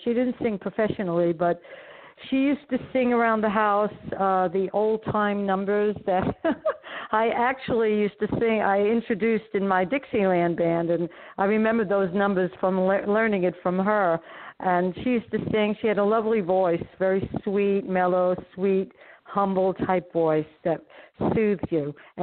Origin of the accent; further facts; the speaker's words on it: New York City, New York, United States; born there; Okay. I was born in Canarsie, Brooklyn.